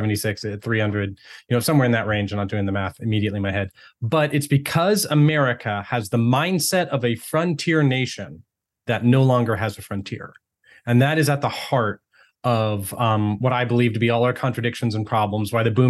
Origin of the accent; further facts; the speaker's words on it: Texas, United States; born there; I'm a Norwegian citizen as well as an American. My mom's from Norway. I was born in Texas.